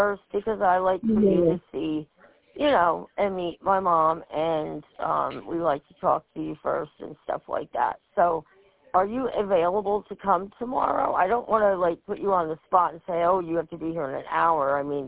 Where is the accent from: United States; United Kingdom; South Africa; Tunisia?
United States; Whitehall, Pennsylvania; also born or lived in Cementon, United States; So I grew up over in Whitehall. Actually, I lived in Cementon, and that's right across the bridge to Northampton.